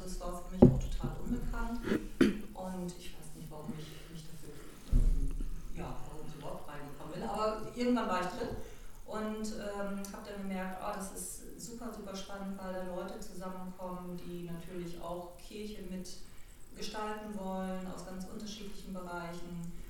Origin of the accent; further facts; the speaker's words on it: Cloppenburg, Lower Saxony, Germany; Ich komme aus Kloppenburg. Ich glaube, mich ist schon gut katholisch.